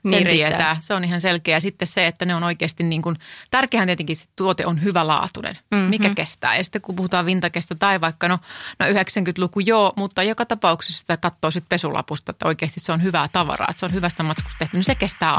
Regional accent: Ostrobothnia, Finland; Ja mietinkin Pohjanmaat, kun mä oon kotosin

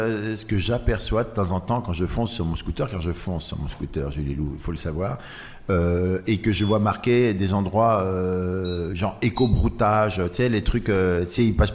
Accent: Paris, Île-de-France, France; moi je suis parisien tout ça

